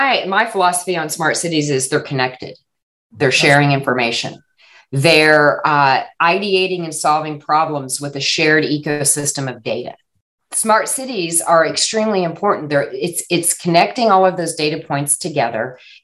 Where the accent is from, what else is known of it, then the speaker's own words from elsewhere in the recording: Texas, United States; I did not know that. And I'm from Texas.